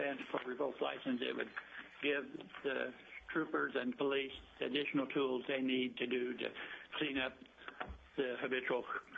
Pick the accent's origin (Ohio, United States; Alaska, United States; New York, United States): Alaska, United States; Soldotna; from Soldotna, Alaska.